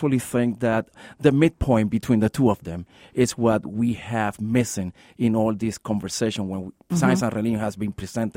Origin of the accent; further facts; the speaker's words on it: Puerto Rico; moved away as an adult; now in El Paso, United States; I'm from Puerto Rico, and I came to El Paso back in 1993